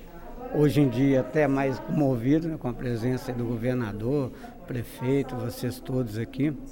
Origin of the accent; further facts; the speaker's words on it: Divinópolis, Minas Gerais, Brazil; que não sou da cidade, aqui de Pará de Minas, sou de Divinópolis, né?